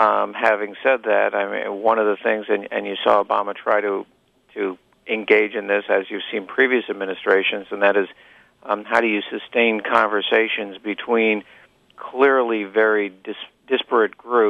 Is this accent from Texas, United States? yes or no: no; New York, United States; I grew up in New York, and so New York politics is always very complex and always very difficult